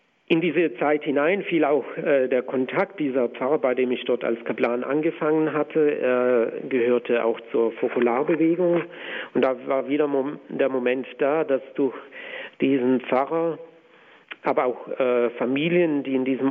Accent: Waldkirch, Baden-Württemberg, Germany; wurde ich am 6. Oktober 1991 in meiner Heimatgemeinde in Waldkirch bei Waldshut mit 2 weiteren Mitbrüdern zum Priester geweiht.

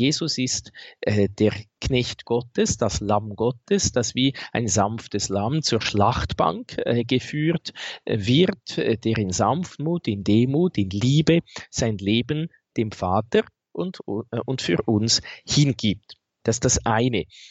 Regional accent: Switzerland; soweit ich die deutsche Sprache verstehe, als Schweizer ist das je nachdem ja nicht ganz so einfach

